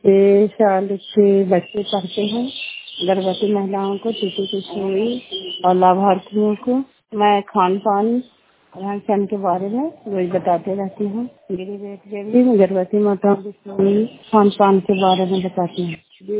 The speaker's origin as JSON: {"language": "Hindi", "town": "Fatehpur", "region": "Bihar", "country": "India", "said": "नगर फतेहपुर और जिला नालंदा कराकसराय ब्लॉक की निवासी हूँ"}